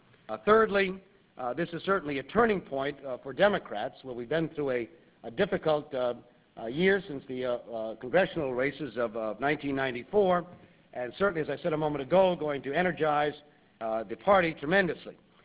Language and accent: English; Connecticut, United States; In my home state of Connecticut, we had three incumbent Republican mayors